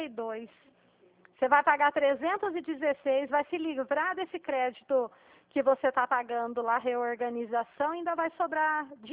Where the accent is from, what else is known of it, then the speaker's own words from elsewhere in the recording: Dracena, São Paulo, Brazil; Eu sou de Dracena, interior do estado de São Paulo.